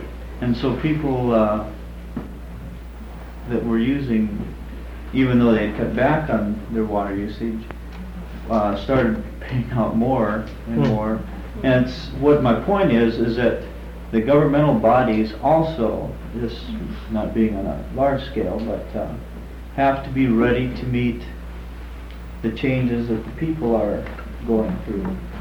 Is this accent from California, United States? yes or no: yes; California, United States; We're from Northern California, and last year we went through a drought.